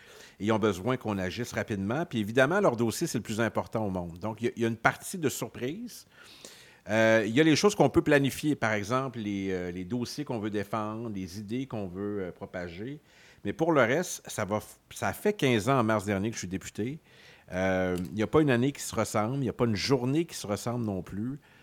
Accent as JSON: {"language": "French", "town": "Matane", "region": "Quebec", "country": "Canada", "tie": "born there", "said": "Né à Matane d'une famille normale, pour reprendre les paroles de … 1975, à Matane, d'un père enseignant au secondaire avec une formation classique"}